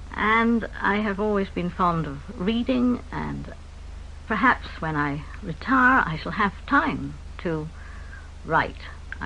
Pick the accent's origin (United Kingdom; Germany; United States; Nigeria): United Kingdom; Shaftesbury, South West England; I come from Dorset, Shaftesbury in North Dorset, which stands 700 feet above sea level.